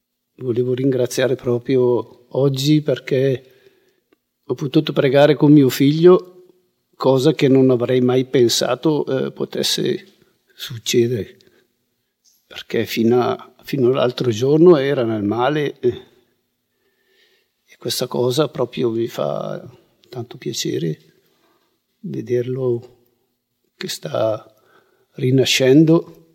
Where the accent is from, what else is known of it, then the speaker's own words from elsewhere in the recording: Lombardy, Italy; due genitori, veniamo dalla provincia di Bergamo.